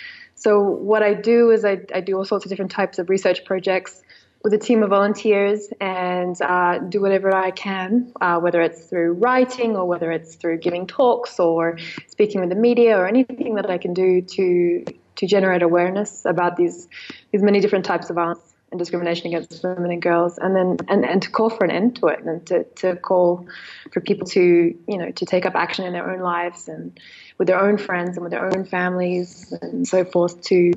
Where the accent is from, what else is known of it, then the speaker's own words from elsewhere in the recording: Perth, Western Australia, Australia; Well, yes, I grew up in Perth, Australia